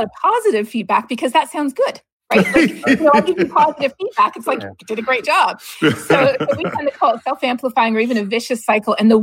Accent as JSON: {"language": "English", "country": "Canada", "tie": "born or raised there", "said": "So that's why growing up in Canada, if you wanted to earn a lot of money in the summer to pay for university, you would go tree planting."}